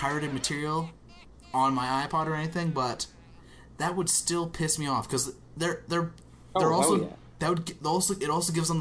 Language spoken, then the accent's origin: English; Canada; they can't do shit because I'm Canadian. Can't cross the border